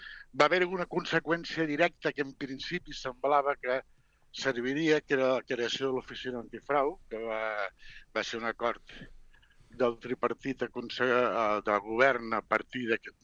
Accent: Torredembarra, Catalonia, Spain; jo soc de Torredembarra, i aquí vam tenir, diguem-ne, intervenció policial i alcalde a la presó

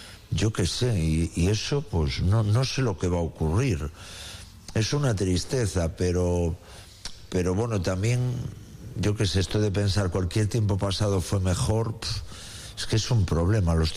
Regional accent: Galicia, Spain; Entre que soy gallego y los gallegos ya somos súper pesimistas.

